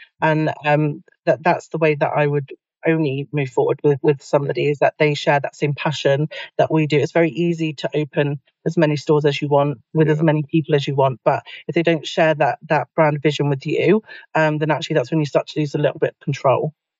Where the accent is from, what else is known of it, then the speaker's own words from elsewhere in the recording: South East England, United Kingdom; now in Somerset, United Kingdom; So I am originally from Berkshire, but I moved to Somerset years ago, about 13 years ago.